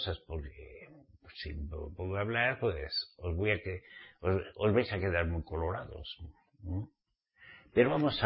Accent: Spain; soy nativo español.

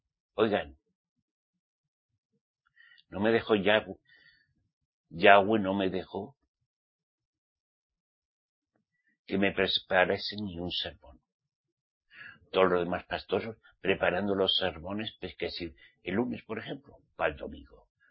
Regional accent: Basque Country, Spain; Como soy vasco

